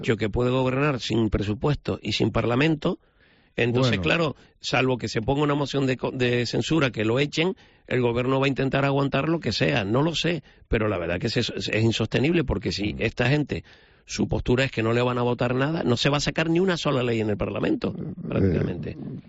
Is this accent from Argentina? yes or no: no; Spain